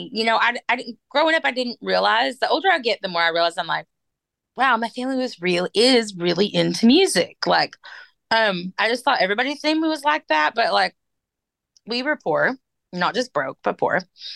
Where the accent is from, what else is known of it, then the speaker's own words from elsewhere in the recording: Judsonia, Arkansas, United States; then they kind of left and they went to Searcy High School and I went to Riverview High School. So I grew up in Judsonia.